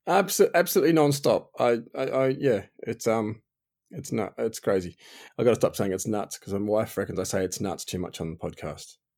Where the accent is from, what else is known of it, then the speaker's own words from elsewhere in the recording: Scotland, United Kingdom; This is being part of being Scottish.